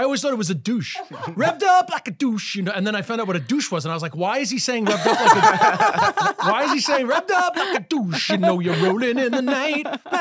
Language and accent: English; Queens, New York, United States; It's not attitude. I'm just from Queens.